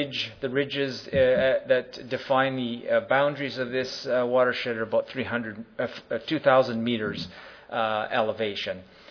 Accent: Canada; We used, being Canadian, we had to use a few Bob McMillan techniques

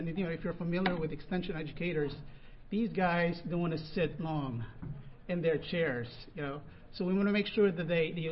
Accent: Oklahoma, United States; I'm from Oklahoma, and in Oklahoma we have a lot of these problem soils, acid soils, and of course salt-affected soils

